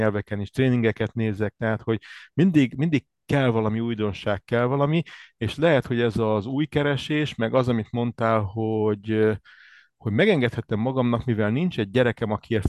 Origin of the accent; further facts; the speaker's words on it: Cluj-Napoca, Cluj County, Romania; now in Hungary; én Kolozsváron születtem, Kolozsváron van egy specialitás, úgy hívják, hogy békatészta.